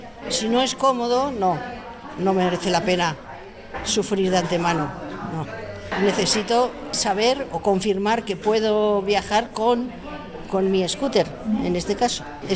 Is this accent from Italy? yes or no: no; France; Spanish is a second language; que yo soy francesa, entonces llevaba muchos años sin haber ido a París